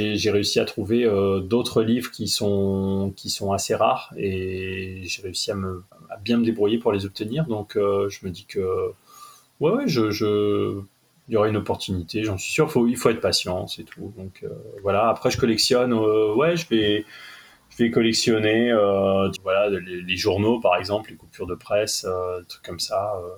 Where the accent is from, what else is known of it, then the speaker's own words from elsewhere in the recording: Lille, Hauts-de-France, France; parce que je suis lillois, donc voilà, ville que j'adore.